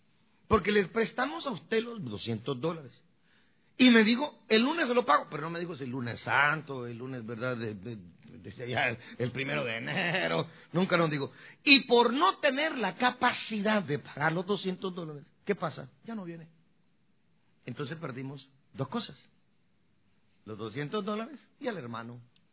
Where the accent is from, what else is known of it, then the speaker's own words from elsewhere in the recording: Guatemala; born there; se me está regresando mi idioma natal, donde nací, en Guatemala.